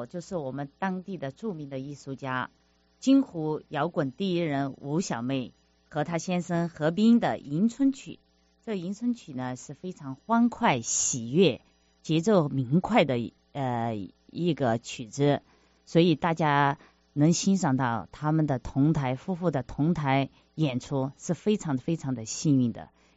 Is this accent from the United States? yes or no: no; Qionglai, Sichuan, China; 四川文君茶，我家乡的茶